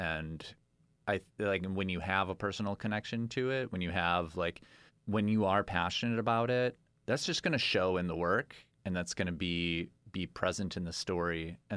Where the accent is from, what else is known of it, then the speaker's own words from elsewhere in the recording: Milwaukee, Wisconsin, United States; Born and raised in Milwaukee, very proudly. I'm wearing a Green Bay Packer hat right now. I've got a Wisconsin tattoo. I love Wisconsin, and I loved being there.